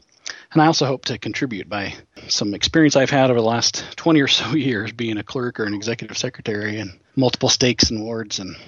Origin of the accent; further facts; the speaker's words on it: Davis County, United States; also born or lived in Liberty, Missouri; Well, sure. I grew up in the Davis County area. I spent about 20 years over in Kansas City in the Liberty, Missouri area. Just recently returned to Davis County.